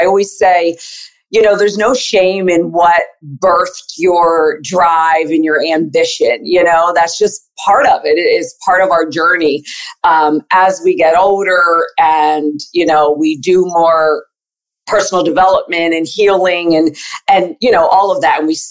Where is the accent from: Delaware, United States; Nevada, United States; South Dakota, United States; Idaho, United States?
Delaware, United States; Wilmington; I'm from Wilmington, Delaware. That's where I'm born and raised. And my family is all natives of Puerto Rico.